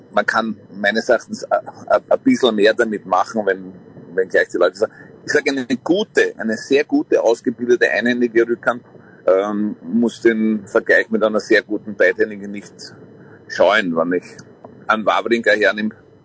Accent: Austria; Da waren immer sehr viele tschechische Trainer bei uns in Österreich.

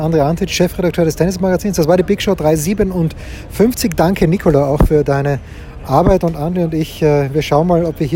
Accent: Austria; ich darf das sagen, als Österreicher aller Zeiten

